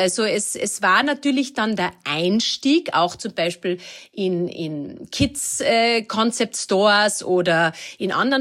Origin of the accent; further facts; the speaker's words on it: Carinthia, Austria; bin ja in Kärnten am Wörthersee aufgewachsen und natürlich da ist das Thema Wasser und Ertrinken omnipräsent